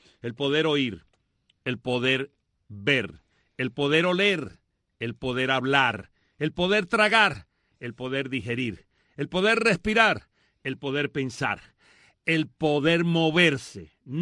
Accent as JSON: {"language": "Spanish", "country": "Cuba", "said": "siendo sexólogo y siendo cubano"}